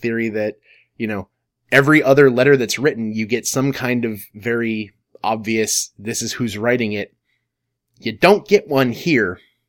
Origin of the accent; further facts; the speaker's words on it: New Jersey, United States; She's from New York. I'm from New Jersey.